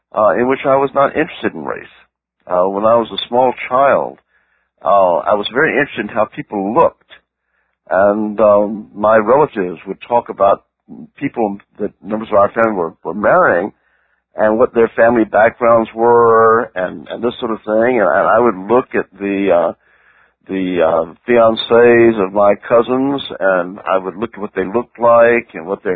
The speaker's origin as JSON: {"language": "English", "region": "the South", "country": "United States", "said": "As a Southerner, I can criticize the South, as I said at the NPI meeting."}